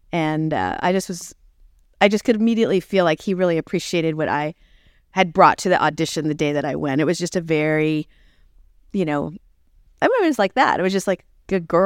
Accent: Tulsa, Oklahoma, United States; I mean, I'm from Tulsa, you know, so she's like really wholesome

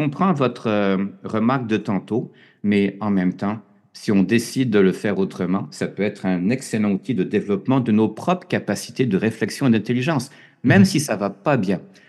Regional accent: Canada; c'est plus vrai, je crois, chez nous au Canada ou en France

